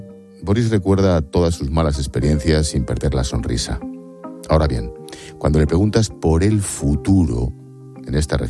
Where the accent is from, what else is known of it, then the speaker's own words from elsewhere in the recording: Spain; Nos pregunta de dónde venimos, somos españoles.